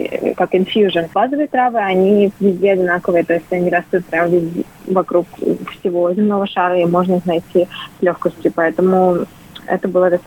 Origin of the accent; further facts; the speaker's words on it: Uzbekistan; also born or lived in Russia; как-то я выросла в Узбекистане и жила в России там 2 года.